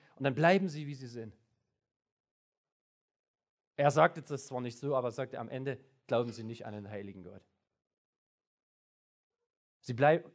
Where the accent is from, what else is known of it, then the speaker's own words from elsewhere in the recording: Hof, Bavaria, Germany; A72 zurück nach Hof, ja, in meine Heimat.